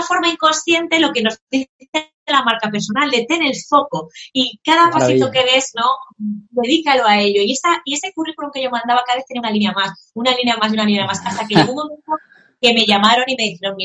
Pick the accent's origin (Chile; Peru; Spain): Spain; Valencia, Valencian Community; Yo no vengo ni del mundo de la música, pero soy de Valencia